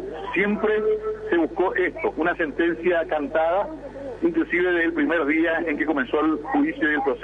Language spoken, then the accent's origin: Spanish; Paraguay; como ciudadanos paraguayos, tememos que esto que están haciendo con Curuguatí hagan también con todos los otros casos